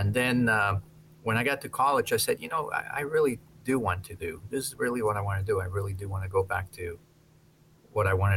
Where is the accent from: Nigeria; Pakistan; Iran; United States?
United States; Coral Gables, Florida; also born or lived in Boca Raton; I grew up in Coral Gables and also a little bit in the Boca Raton area.